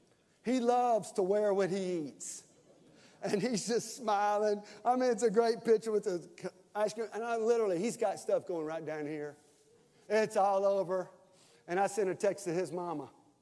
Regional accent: the South, United States; I mean, I was raised in the South, lived in the South. But one day I ended up in North Carolina

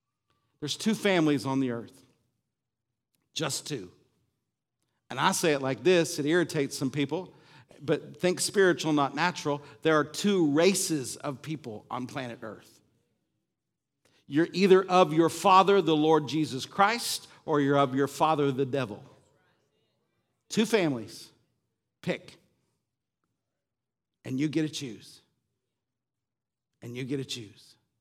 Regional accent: Illinois, United States; I'm originally from Illinois. I grew up in the cornfields, the black soil of Illinois on a small farm

